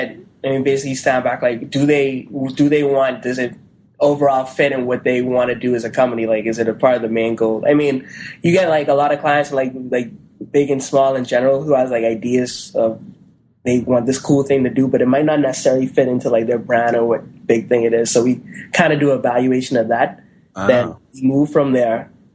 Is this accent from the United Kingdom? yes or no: no; Bahamas; moved away as an adult; now in United States; I mean, I've been there 18 years, and I came over to Florida to go to college, and I just hung around for a little bit.